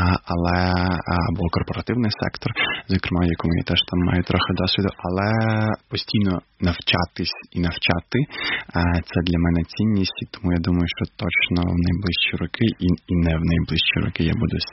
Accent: Crimea, Ukraine; я родом з Криму

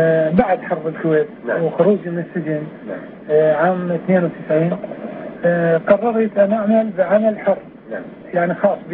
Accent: Al-Muwaffaqiyah, Wasit, Iraq; born there; مواليدي 1958 في ناحية الموفقية في محافظة الكوت.

